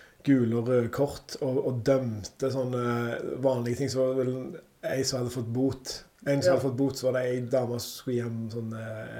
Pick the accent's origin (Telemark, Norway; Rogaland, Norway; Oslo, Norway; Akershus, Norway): Rogaland, Norway; Skudeneshavn; Det stemmer, jeg er fra Skundesand, helt sør på Karmøy, vakrest i vest.